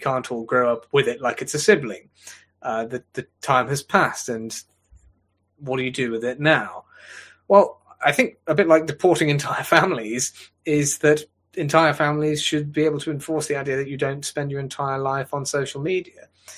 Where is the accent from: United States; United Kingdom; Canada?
United Kingdom; England; I'm an Englishman first and a Christian second